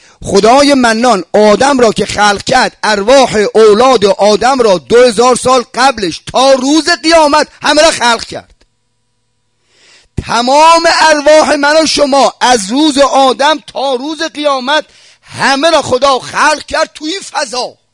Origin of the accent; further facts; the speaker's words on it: Isfahan, Iran; now in Qom, Iran; منم از اصفهان اومدم قم